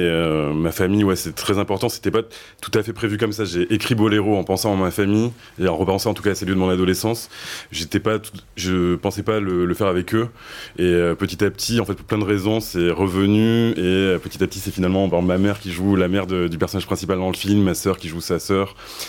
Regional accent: France; moved away; c'était justement par cette route que je suis parti des Pyrénées, et qui est aussi cette route qui allait vers l'Espagne

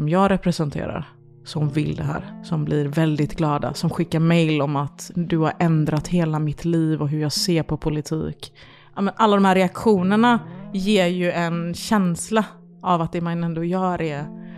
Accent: Gothenburg, Västra Götaland County, Sweden; now in Stockholm, Sweden; Jag är uppvuxen i Göteborg.

